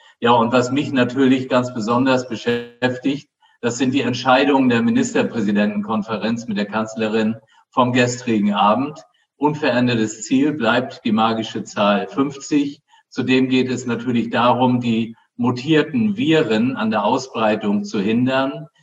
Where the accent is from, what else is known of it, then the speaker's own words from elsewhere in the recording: Flensburg, Schleswig-Holstein, Germany; born there; Was mich ein bisschen erinnert an meine Geburtsstadt Flensburg